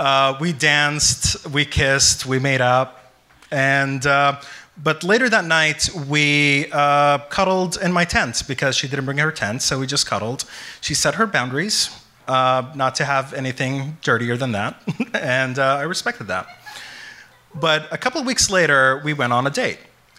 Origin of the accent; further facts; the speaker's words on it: Saudi Arabia; So I grew up in Saudi Arabia, and as some of you might know, Saudi Arabia is a highly segregated country.